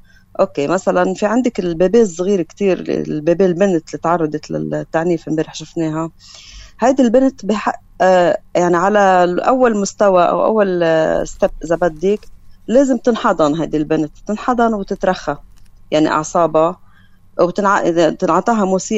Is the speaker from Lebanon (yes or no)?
yes; Lebanon; نحن كلبنانيين